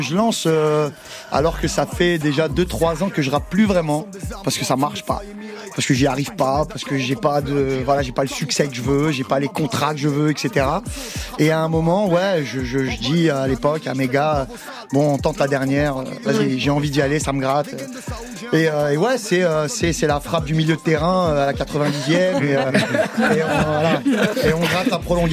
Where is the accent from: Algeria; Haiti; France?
Algeria; Kabylie; parce que je suis un kabyle.